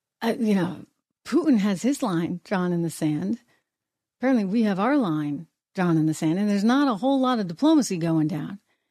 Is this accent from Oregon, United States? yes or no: no; New Hampshire, United States; accent: New Hampshire; Sorry, that's my New Hampshire accent coming out.